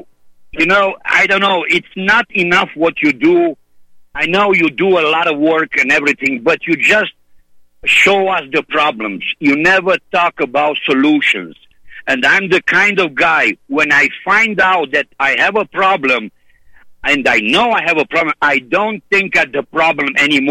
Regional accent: Romania; English is a second language; moved away; You know, in Europe, I'm from Romania originally, and I was in 1990 when Ceausescu fell.

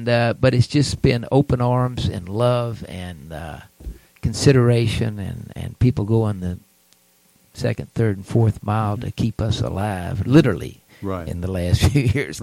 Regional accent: Houston, Texas, United States

